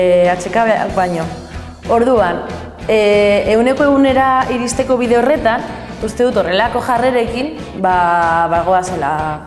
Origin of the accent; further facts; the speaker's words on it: Basque Country, Spain; ni euskalduna naiz, noa hortik aldarrikatzen euskalduna naizela, baina gazteleraz, ez?